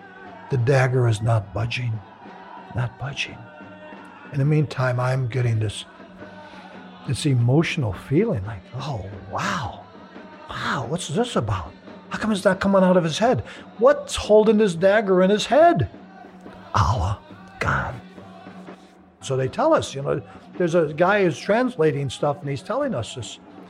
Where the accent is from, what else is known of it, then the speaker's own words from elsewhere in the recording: the South, United States; that was part of the ritual of growing up in the South.